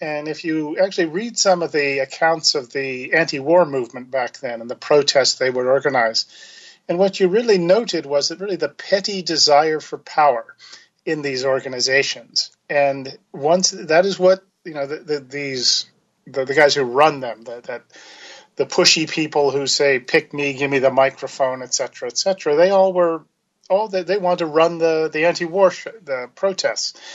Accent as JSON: {"language": "English", "region": "Virginia", "country": "United States", "said": "I had to throw that in because I'm from Virginia."}